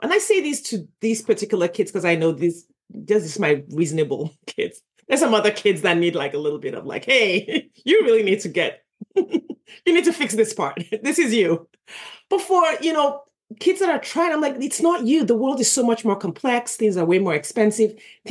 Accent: Nigeria; now in United States; I grew up in Nigeria

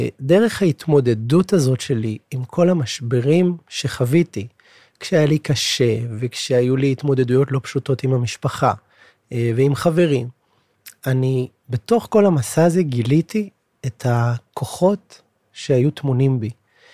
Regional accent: Bnei Brak, Tel Aviv District, Israel; אני גדלתי בבני ברק, יצאתי מהארון, גדלתי כחרדי בבני ברק, יצאתי בשאלה ואחר כך יצאתי מהארון

